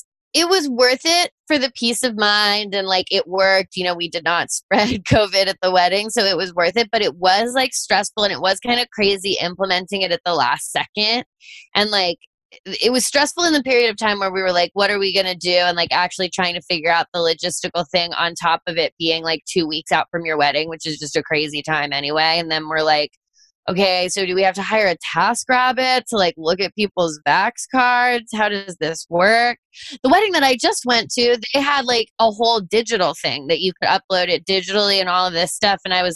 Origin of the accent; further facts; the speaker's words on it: Virginia, United States; I grew up in Virginia too.